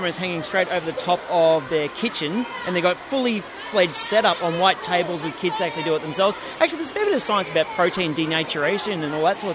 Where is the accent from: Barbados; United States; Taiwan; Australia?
Australia; as an Australian